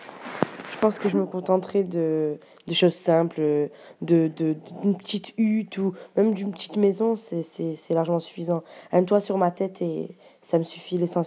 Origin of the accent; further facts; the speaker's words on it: Marseille, Provence-Alpes-Côte d'Azur, France; born there; Je suis née en France, plus précisément à Marseille.